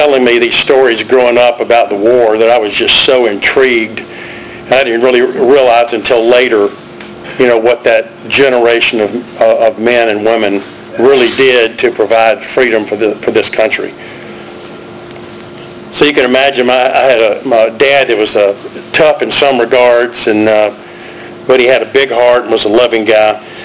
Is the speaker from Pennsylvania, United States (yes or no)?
no; Tryon, North Carolina, United States; born there; I was born in Tryon, North Carolina. My mom born in Virginia.